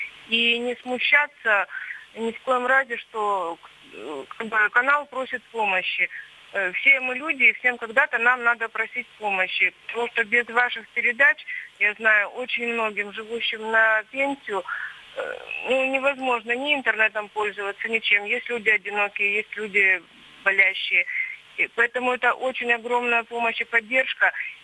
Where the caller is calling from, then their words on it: Yekaterinburg, Sverdlovsk Oblast, Russia; Здравствуйте, я звоню вам из Екатеринбурга.